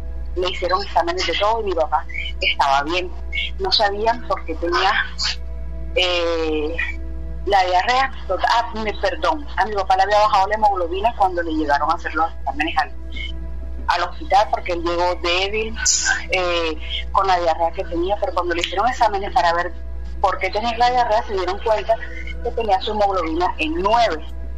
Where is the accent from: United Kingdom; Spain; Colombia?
Colombia; Barranquilla, Atlántico; nosotros somos de Barranquilla